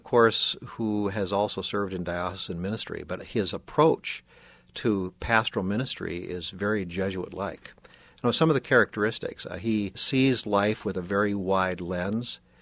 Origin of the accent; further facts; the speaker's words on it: Butte, Montana, United States; also born or lived in Anaconda, United States; I was born in Anaconda, Montana, raised in Butte. The priest teased me that I have dual citizenship, so it's kind of nice.